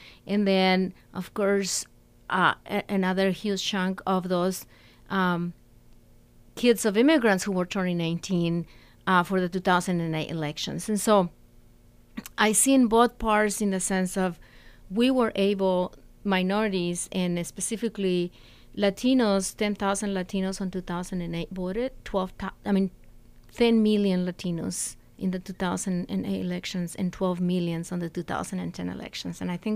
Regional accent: Mexico; I think in regards to Mexico, I'm from Mexico

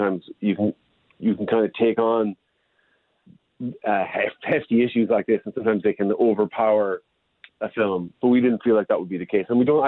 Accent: Ireland; Well, I grew up in Ireland in the 80s, where factory closures were kind of a common thing.

